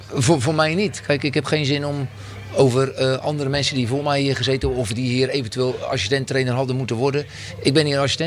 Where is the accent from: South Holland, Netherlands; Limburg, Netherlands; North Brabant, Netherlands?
South Holland, Netherlands; Mogen mensen denken dat ik uit Rotterdam kom, maar ik kom uit een klein dorpje bij Oudehoorn.